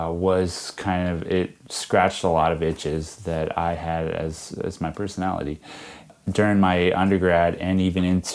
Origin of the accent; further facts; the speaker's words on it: Browning, Montana, United States; now in Ohio, United States; I was originally from a small little town, Browning, Montana, and Browning resides on the Blackfeet Reservation.